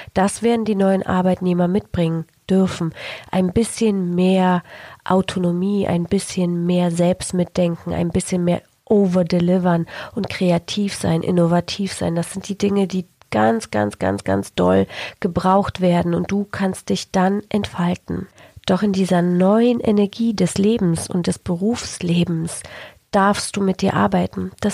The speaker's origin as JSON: {"language": "German", "country": "Poland", "tie": "born or raised there", "said": "Ich bin in Polen aufgewachsen, in einem kommunistischen Land, in einem Gefängnis, wo keiner ausreisen durfte, außer in ein Ostblockland."}